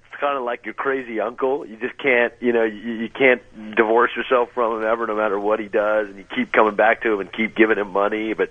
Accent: Los Angeles, California, United States; I grew up in West L.A. in the, you know, hard scrabble streets of Cheviot Hills and Beverly Hills

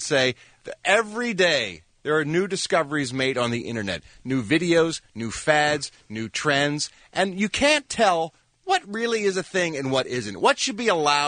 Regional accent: New York, United States; Growing up in New York, that's how you got your water.

